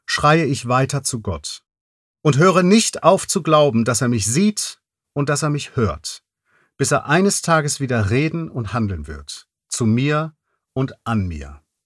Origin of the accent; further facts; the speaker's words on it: Hamburg, Germany; in meiner Heimatstadt Hamburg